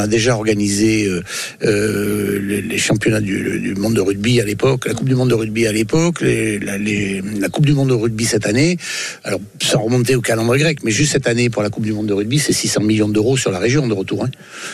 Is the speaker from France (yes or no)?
yes; Provence-Alpes-Côte d'Azur, France